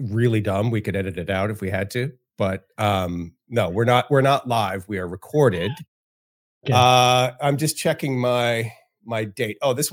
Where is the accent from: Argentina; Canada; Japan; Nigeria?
Canada; now in United States; Because I grew up in Canada. We were always metric. And then now that I've been in the U.S. for so long, I'm constantly converting.